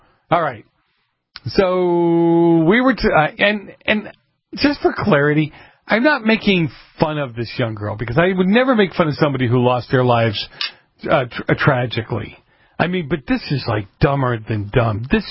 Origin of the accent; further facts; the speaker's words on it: Boston, Massachusetts, United States; Well, growing up in Boston, my dad used to say, you know, you keep your cash in your front pocket.